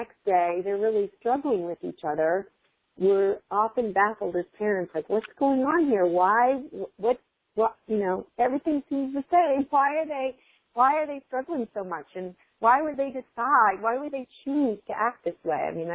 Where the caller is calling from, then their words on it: Austin, Texas, United States; I'm calling from Austin, Texas.